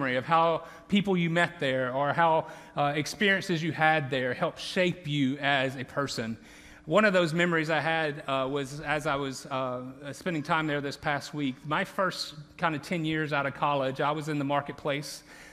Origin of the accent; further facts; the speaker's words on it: the South, United States; accent: Southern; If I slip back into my native tongue of Southern during this sermon, I apologize in advance.